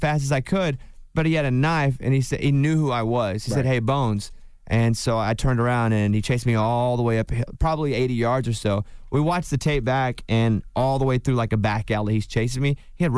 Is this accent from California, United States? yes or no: no; Arkansas, United States; I'm from Arkansas, so that's where I'm the most home.